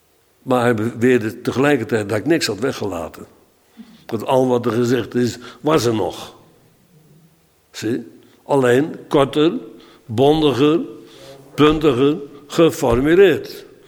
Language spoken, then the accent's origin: Dutch; Netherlands; En dan moeten wij als Nederlanders daar kijken en luisteren.